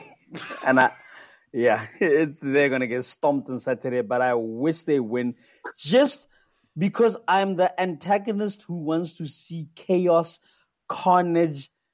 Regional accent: South Africa; I'm a South African and I take things personally because I've got a chip on my shoulder.

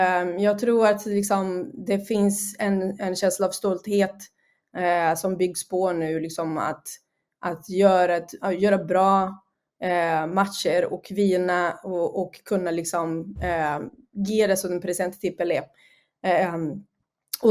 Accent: Brazil; 2014 när vi spelade hemma i Brasilien, jag var där och kollade på matcher

